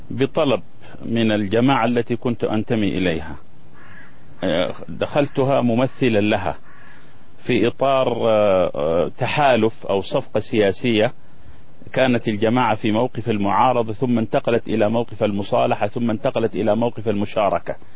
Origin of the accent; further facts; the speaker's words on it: Sudan; moved away; also born or lived in Riyadh; أؤكد لك أني جيت سليم العقيدة من السودان